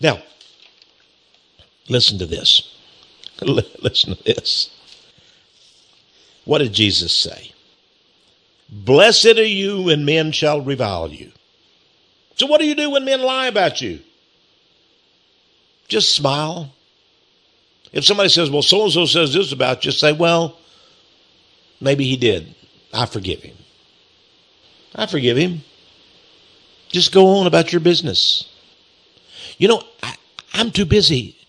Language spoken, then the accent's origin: English; Texas, United States; accent: Texas; Well, I'm a little Texas boy. I guess I have that old rolling laugh. I have that Texas accent. I'm an American.